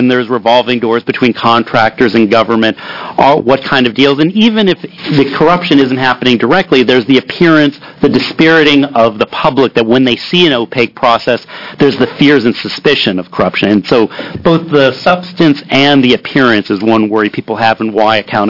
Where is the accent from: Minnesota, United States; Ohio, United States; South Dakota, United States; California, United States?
Ohio, United States; Actually, I grew up in Ohio.